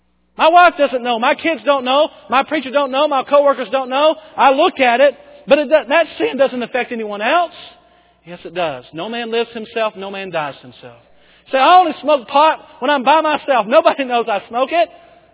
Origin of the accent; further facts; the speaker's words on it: Bowie, Texas, United States; I'm from Bowie, Texas. In fact, I'm not just from Bowie. I grew up 3 miles outside of Bowie, Texas. All right? I grew up in the country.